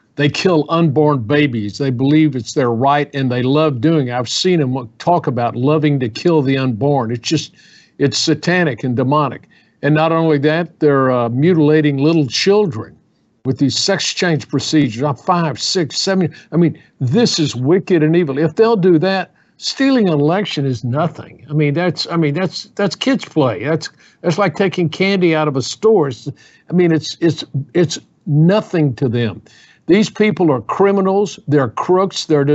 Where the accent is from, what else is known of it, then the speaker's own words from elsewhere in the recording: Houston, Texas, United States; I have been in Houston since I was born in Houston.